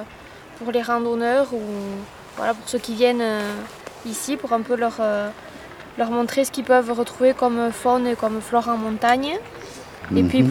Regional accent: Nouvelle-Aquitaine, France; je suis originaire du Pays Basque. Pays Basque dans les terres, donc voilà, en montagne, j'ai toujours vécu près de la montagne

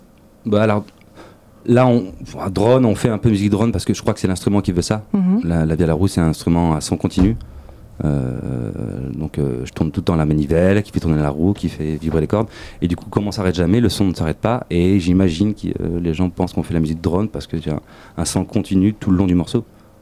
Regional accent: Nouvelle-Aquitaine, France; J'ai essayé de bouger un peu ailleurs, bah, pas loin, hein, à Limoges. Et bah, voilà, bah, en fait, non, j'ai décidé de revenir, je me sentais mieux ici, en Corrèze.

